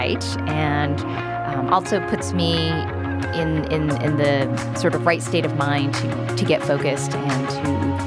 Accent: California, United States; I'm from the Bay Area. I'm a writer and journalist.

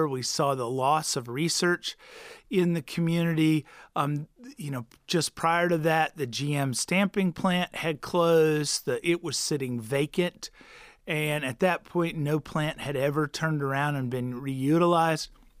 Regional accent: Missouri, United States; also born or lived in Texas; Missouri, that was very rural when I grew up. Population's grown and it's far more urban now. But then I came here from Texas.

